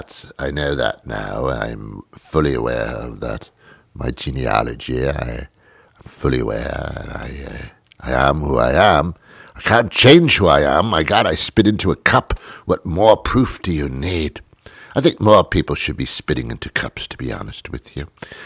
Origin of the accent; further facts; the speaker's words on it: United States; born there; Now, I was born in the United States, but I think that was a mistake.